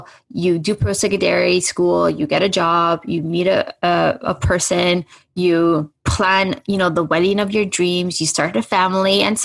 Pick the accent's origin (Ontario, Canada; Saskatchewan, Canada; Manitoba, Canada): Ontario, Canada; Toronto; I am from Toronto, Canada. I always say, you know where … is from? I'm from Toronto.